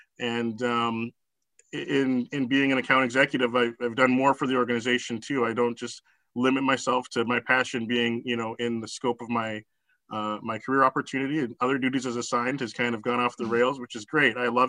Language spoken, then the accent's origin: English; Canada; as a Canadian kid